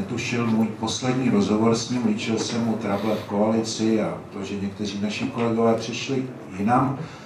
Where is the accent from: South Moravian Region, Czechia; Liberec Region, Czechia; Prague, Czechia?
Prague, Czechia; já jsem z Prahy 5